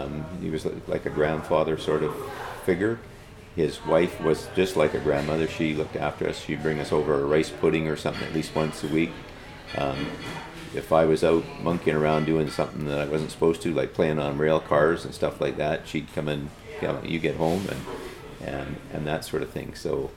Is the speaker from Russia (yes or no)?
no; Royston, British Columbia, Canada; I grew up in Royston.